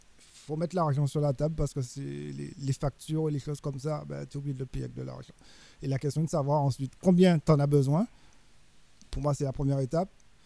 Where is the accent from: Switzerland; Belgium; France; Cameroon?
France; Nous, on est des Français en France, nous.